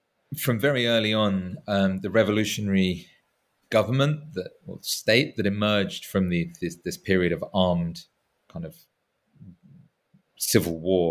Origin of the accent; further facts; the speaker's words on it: England, United Kingdom; to me as an Englishman